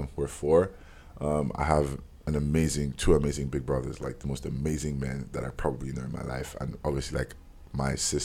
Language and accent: English; Ibadan, Oyo, Nigeria; now in Lagos, Nigeria; my parents actually live in Ibadan. Like, that's where I'm from. I'm from Oyo State, right? I'm proudly from Oyo State. And my parents don't live in Lagos with me, they live in Ibadan. But I'm here with my brother, right?